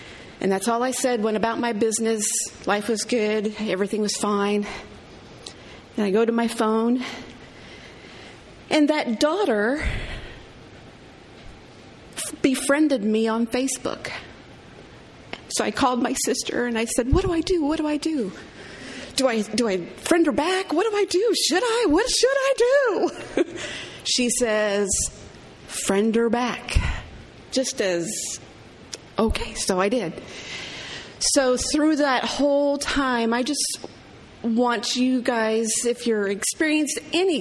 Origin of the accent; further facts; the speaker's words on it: Cuba, Illinois, United States; I'm Cindy's sister. I'm the one she talks about. … And I'm from Cuba, Illinois.